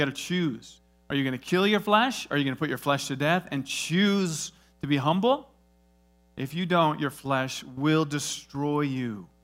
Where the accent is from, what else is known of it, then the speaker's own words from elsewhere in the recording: Iowa, United States; I'm from Iowa. Let me give you a seed illustration.